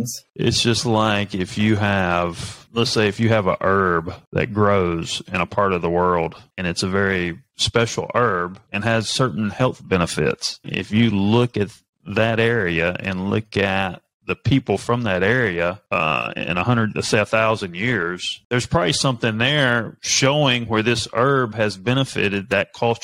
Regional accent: North Carolina, United States; born there; I grew up, I was born in North Carolina and my dad was from New Jersey. So I always went back and forth from the Northeast to the South.

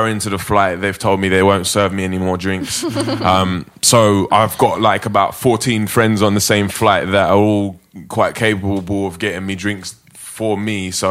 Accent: England, United Kingdom; we're all English and loud and drunk

